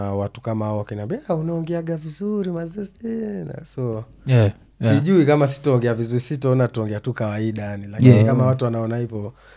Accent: Mombasa, Mombasa County, Kenya; Nikalelewa Barisheba, mtaa inaitwa Barisheba Mombasa hiyo sasa. Nikalelewa tena Bamburi mtaa ambao nililelewa sasa paka nikakua nikijielewa kama

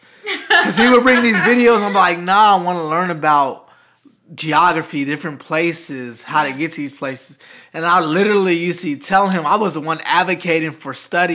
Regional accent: Los Angeles, California, United States; now in Dallas, United States; growing up in South Central LA around that time. So 2002 is literally when I was forced out of Los Angeles, LA to Dallas, Texas.

